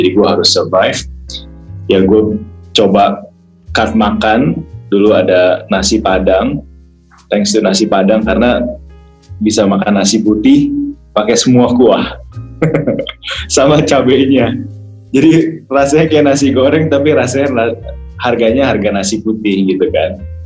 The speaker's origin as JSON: {"language": "Indonesian", "region": "Jakarta", "country": "Indonesia", "tie": "born or raised there", "said": "gue lahir di Jakarta, besar di Jakarta, jadi semua sekolah di Jakarta."}